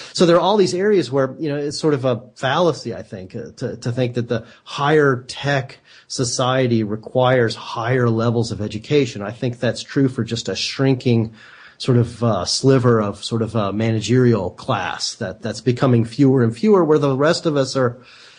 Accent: Kentucky, United States; And I grew up in Kentucky, and the horse races were a lot more fun there than that one.

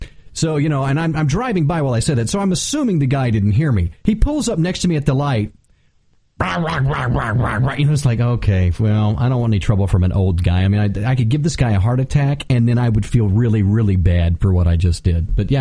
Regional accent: Texas, United States; Oh, I'm from Texas.

